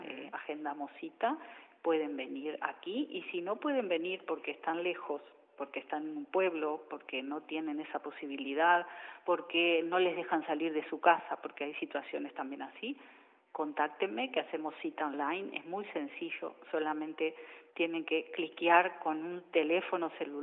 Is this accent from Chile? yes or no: no; Uruguay; born there; moved away; also born or lived in Mexico; me sienten el acento y se dan cuenta que no soy de aquí. Yo nací en el Uruguay, viví 15 años en México, ahí estudié mis posgrados